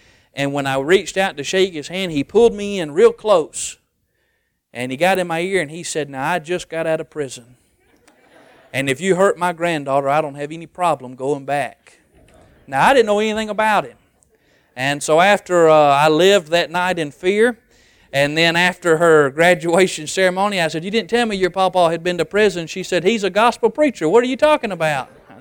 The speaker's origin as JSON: {"language": "English", "town": "Fayette", "region": "Alabama", "country": "United States", "said": "I'm from Fayette. We're about 40 miles north of Tuscaloosa. I was born and raised to bleed crimson as an Alabama fan."}